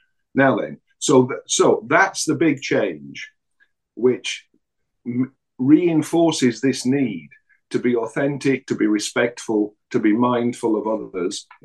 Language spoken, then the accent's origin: English; Yorkshire and the Humber, United Kingdom; because I'm a Yorkshireman and, you know, we don't like that.